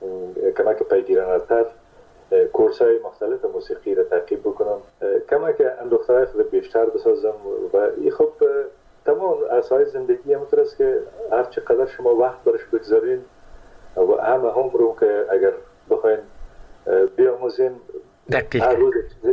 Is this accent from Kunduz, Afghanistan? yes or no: yes; Kunduz, Afghanistan; born there; در قندوز در اون زمانی که ما به دنیا آمدم، پدرم در اسپینزر قندوز مصروف ایفای وظیفه بوده و در اون زمان البته تا سنای 3 سالگی ما در قندوز بودیم، مکتب نرفتیم در قندوز